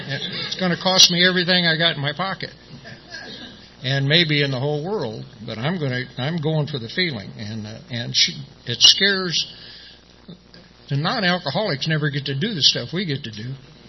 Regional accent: Midwest, United States; I grew up back in the Midwest. One of the people that was raising me passed away. I moved to California for a couple of years.

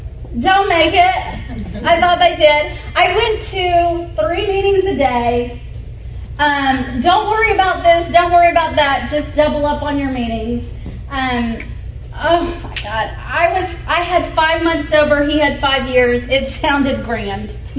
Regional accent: Houston, Texas, United States; now in Dallas, United States; at this time I'm in Dallas, and I grew up in Houston.

